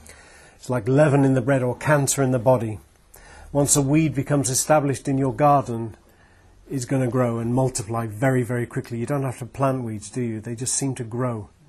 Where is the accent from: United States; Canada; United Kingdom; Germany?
United Kingdom; we love complaining, and it's a national pastime. And we just, you know, brush it off saying, well, we're just British, ha ha ha, how funny.